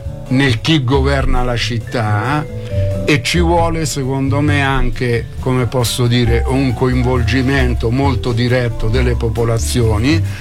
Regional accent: Gualdo Tadino, Umbria, Italy; born there; io sono nato a Gualdo, forse sarebbe meglio dire gualdese

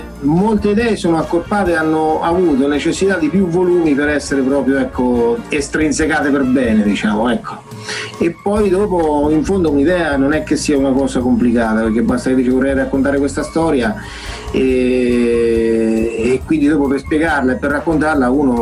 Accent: Todi, Umbria, Italy; also born or lived in Assisi; Io pensavo di tornare dove ero cresciuto da ragazzo, qui a Todi

